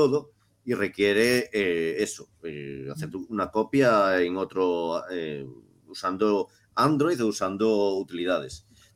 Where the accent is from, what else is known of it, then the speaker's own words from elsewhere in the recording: Cariño, Galicia, Spain; yo tengo una historia de algo que sucedió en mi pueblo, en Cariño